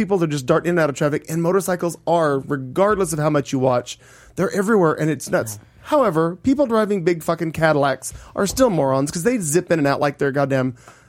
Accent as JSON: {"language": "English", "town": "Joplin", "region": "Missouri", "country": "United States", "tie": "born or raised there", "said": "my hometown of Joplin, Missouri"}